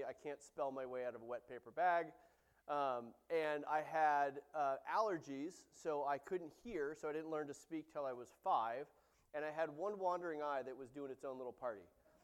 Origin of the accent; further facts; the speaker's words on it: California, United States; So quick background. I grew up in the Bay Area.